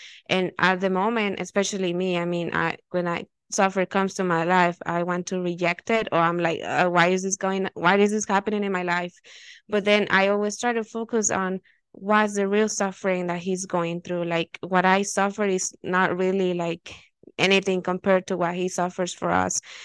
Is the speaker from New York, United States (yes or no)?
no; Arizona, United States